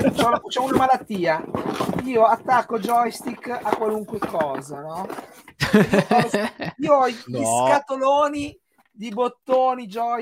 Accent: Genoa, Liguria, Italy; Pur essendo genovesi non ce l'avevamo questa malizia

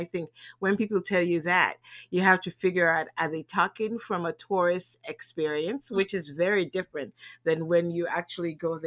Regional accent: United States; And because being American, I just say hello to everybody

